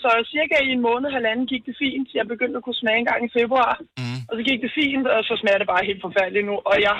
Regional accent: Værløse, Capital Region of Denmark, Denmark; jeg er fra Værløs.

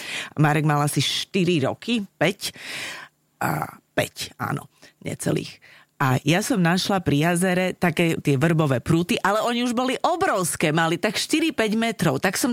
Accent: eastern Slovakia, Slovakia; No, u nás na východe neboli korbáče

